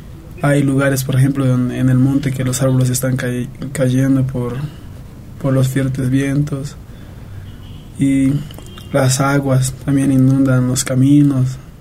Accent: Tocaña, La Paz, Bolivia; Antes, en los Yungas, de donde yo vengo, de la comunidad de Tocaña prácticamente

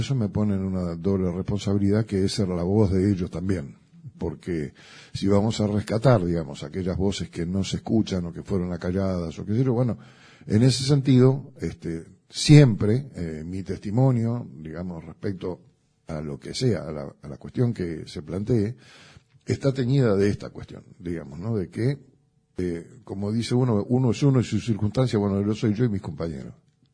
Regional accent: Buenos Aires, Argentina; now in Sweden; yo no soy nórdico, yo soy porteño, digamos, y tuve la desgracia de ir a parar a Suecia

